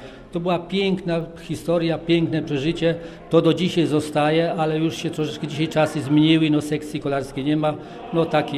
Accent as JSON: {"language": "Polish", "town": "Sobowidz", "region": "Pomeranian Voivodeship", "country": "Poland", "tie": "born or raised there", "lives_now": "Pszczółki, Poland", "said": "To znaczy ja tu mieszkam obecnie w Pszczółkach, ale pochodzę niedaleko, bo pochodzę z Sobowidza, a to jest tylko 7 kilometrów stąd. I właśnie moje najlepsze lata, w latach 60., 70., mieszkałem w Sobowidzu."}